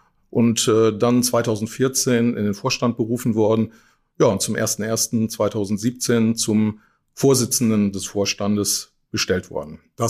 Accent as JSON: {"language": "German", "town": "Wesel", "region": "North Rhine-Westphalia", "country": "Germany", "tie": "born or raised there", "said": "Ich bin aufgewachsen in Wesel am schönen Niederrhein, dann nach Schule, Internat, habe ich in Saarbrücken angefangen zu studieren"}